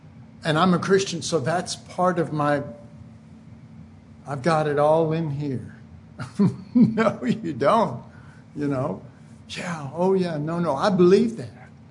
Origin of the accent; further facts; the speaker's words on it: Oak Cliff, Texas, United States; I grew up in Oak Cliff, and it was rough, rough, rough. And there were gangs and all this kind of stuff.